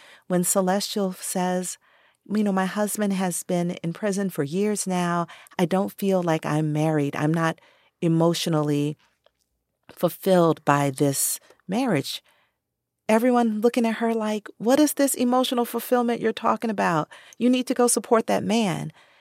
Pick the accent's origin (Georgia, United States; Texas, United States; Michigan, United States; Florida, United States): Georgia, United States; Atlanta; I was born downtown. I am from Atlanta. I grew up in Southwest Atlanta, which is a pretty much exclusively Black side of town.